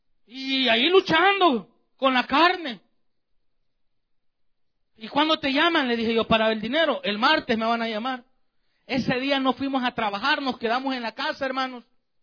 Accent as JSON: {"language": "Spanish", "country": "El Salvador", "said": "soy salvadoreño, y allá hay un terrible problema con las pandillas en mi país."}